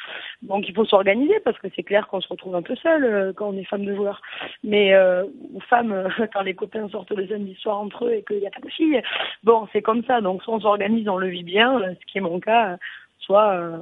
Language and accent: French; Tarbes, Occitanie, France; moi j'ai dit, je viens de Tarbes, je sais d'où je viens, je sais où je vais, et ça c'est très important, c'est mon identité.